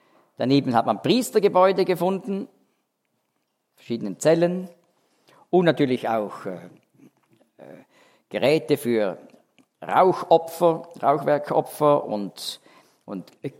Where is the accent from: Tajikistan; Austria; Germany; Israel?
Israel; Und bei uns in Israel gelten die 10 Gebote, du sollst nicht Ehe brechen.